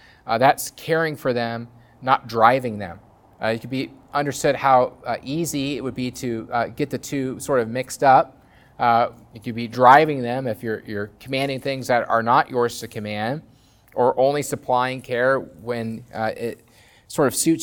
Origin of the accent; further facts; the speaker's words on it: Nebraska, United States; it's just because I'm from Nebraska, which has a lot of livestock